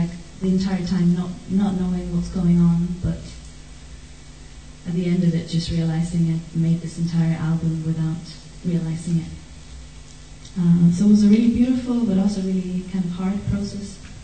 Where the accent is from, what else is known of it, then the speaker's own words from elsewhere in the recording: Sweden; now in Berlin, Germany; just information about me is I'm from Sweden, but I live in Berlin.